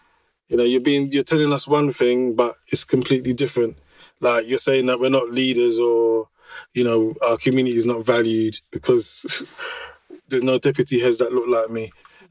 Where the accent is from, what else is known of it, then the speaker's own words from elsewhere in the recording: London, United Kingdom; it's a very different world to the world that I grew up in as a Londoner.